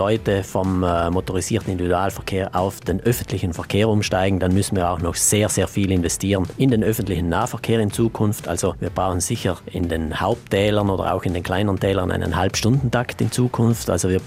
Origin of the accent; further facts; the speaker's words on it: South Tyrol, Italy; aber pro Kopf stoßen wir Südtiroler immer noch extrem viel CO2 aus